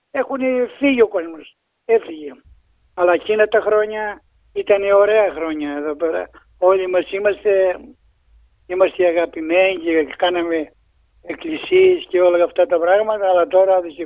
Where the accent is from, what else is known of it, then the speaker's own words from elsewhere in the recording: Plomari, North Aegean, Greece; now in Australia; Εγώ κατάγομαι από το Πλωμάρι, Μυτιλίνη.